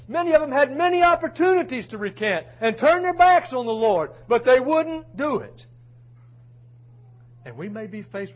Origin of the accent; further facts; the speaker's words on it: United States; I'm glad I'm an American. I'm glad that I had this opportunity to be born and to be reared in a free country.